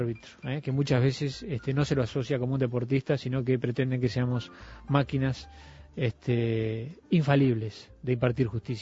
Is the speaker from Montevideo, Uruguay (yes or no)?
yes; Montevideo, Uruguay; yo nací en la Curva Maroñas, que en aquella época había mucho fútbol de campito, que jugué en ligas de barrio y que jugué muchas veces en el Villa Española.